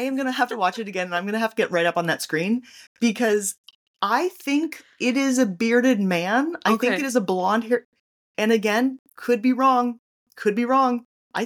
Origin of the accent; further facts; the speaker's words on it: Canada; As a Canadian, I found that deeply troubling.